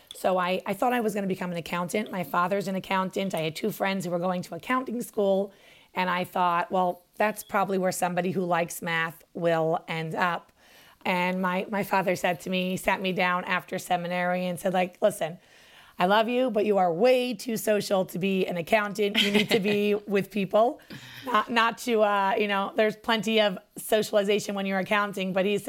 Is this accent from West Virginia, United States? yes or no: no; New York City, New York, United States; I was born and raised in Crown Heights, which is in Brooklyn, New York.